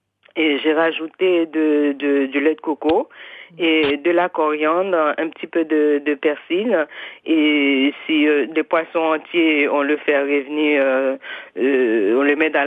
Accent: Haiti

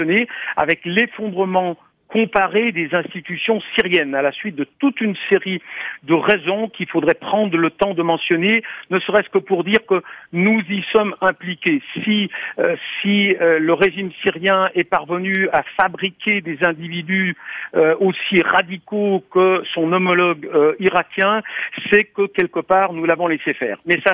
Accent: France; Nous sommes Français

